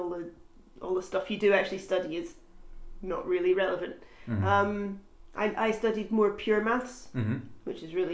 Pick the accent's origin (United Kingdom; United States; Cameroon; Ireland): United Kingdom; Scotland; now in Freiburg, Germany; I was brought up in Scotland.